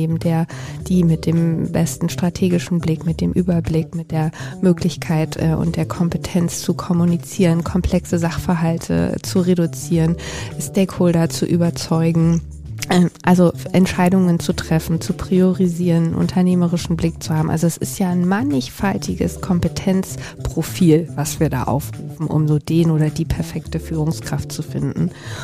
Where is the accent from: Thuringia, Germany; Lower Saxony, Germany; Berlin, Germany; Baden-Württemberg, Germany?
Berlin, Germany; Ich bin Berlinerin, Ur-Berlinerin und habe zwar ein paar Stationen mal außerhalb gehabt, aber lebe mittlerweile immer wieder und seit vielen Jahren und vermutlich auch für den Rest in Berlin. Liebe diese Stadt, wohne in Charlottenburg mit meinem Mann und meinen zwei Kindern.